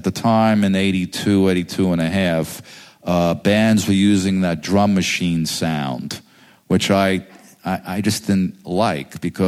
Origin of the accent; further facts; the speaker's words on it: Brooklyn, New York, United States; he's from the Bronx, they're from Queens, I'm from Brooklyn.